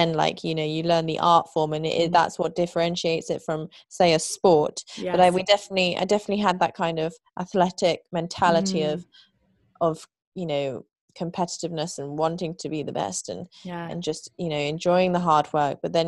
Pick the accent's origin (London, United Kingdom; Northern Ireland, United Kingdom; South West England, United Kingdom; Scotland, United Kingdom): London, United Kingdom; Islington; We lived in London. I grew up in Islington.